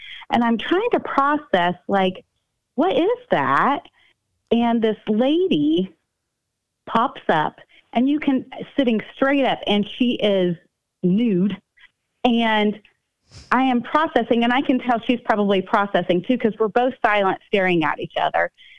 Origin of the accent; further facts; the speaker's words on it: Midwest, United States; We're from the Midwest.